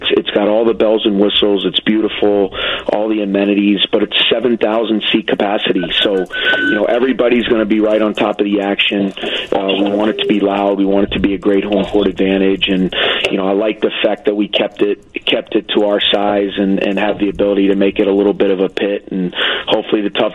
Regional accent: Winnetka, Illinois, United States; I'm from Winnetka, Illinois.

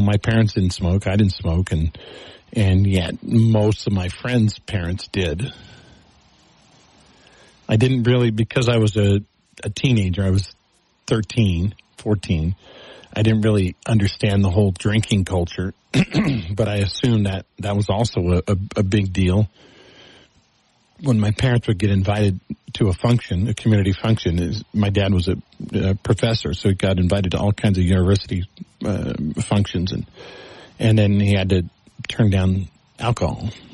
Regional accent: Texas, United States; I grew up in what members of the church called the mission field. I grew up in Texas.

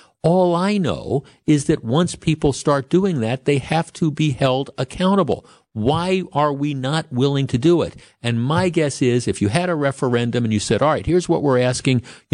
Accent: Glendale, Wisconsin, United States; I grew up in Glendale and I Silver Spring, Hampton, Capitol, these were all streets that I used to drive on a regular basis

